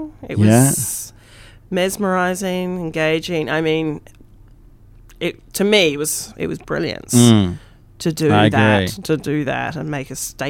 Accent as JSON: {"language": "English", "country": "New Zealand", "said": "because I'm from New Zealand, I knew very little about Australian culture."}